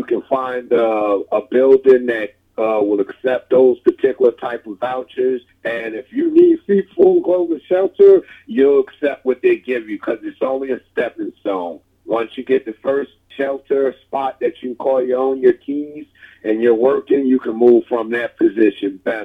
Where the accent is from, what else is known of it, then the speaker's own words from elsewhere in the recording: New Jersey, United States; because I was from Jersey, so I didn't know how New York moved